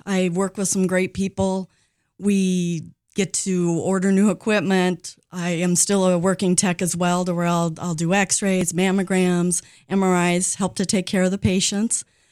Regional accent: Colorado, United States; now in Sheridan, United States; I am from Colorado originally. I know that's a big boo, but I've lived here about 30 years, so I feel that Sheridan's more my home.

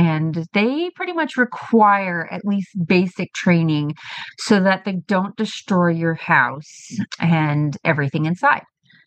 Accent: Kemp, Texas, United States; from Kemp, Texas

